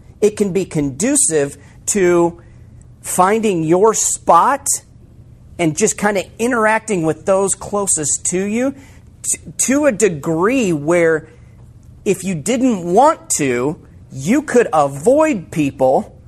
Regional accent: Iowa, United States; We're from Iowa.

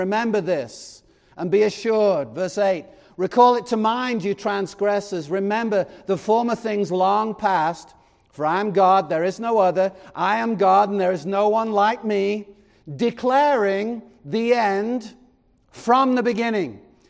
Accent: Chester, North West England, United Kingdom; born there; because I was born in Chester, which is in Cheshire, England, and I had a cat.

